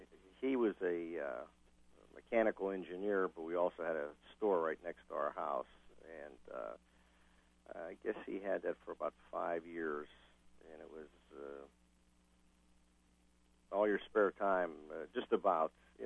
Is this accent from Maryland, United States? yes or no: no; Ambridge, Pennsylvania, United States; I was born on July 13, 1946 in Swickley, Pennsylvania. That was the closest hospital. And grew up in the first part of my life was in Ambridge, Pennsylvania, which is my address now